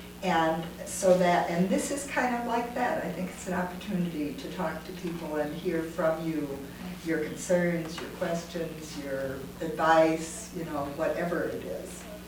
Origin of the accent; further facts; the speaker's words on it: Duluth, Minnesota, United States; from Duluth, Minnesota